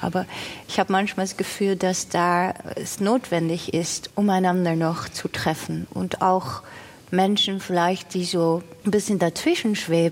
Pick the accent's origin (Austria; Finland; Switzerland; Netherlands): Netherlands; German is a second language; ich komme aus den Niederlanden, wo man heute auch diese Rechtsruck nochmal in voller Aktion eigentlich erleben kann